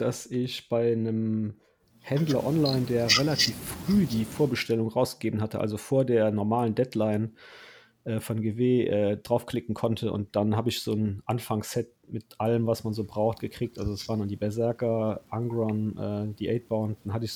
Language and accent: German; Luxembourg; Ich komme ursprünglich aus Luxemburg und da gab es halt keinen Warhammer-Laden oder ähnliches.